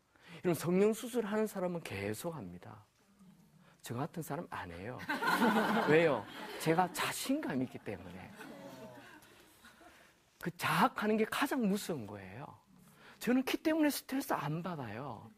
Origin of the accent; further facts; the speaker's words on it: Gyeongsang, South Korea; 제가 경상도 사람이거든요.